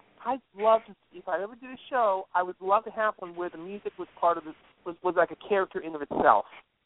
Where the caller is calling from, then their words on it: Connecticut, United States; Well, I'm calling from Connecticut.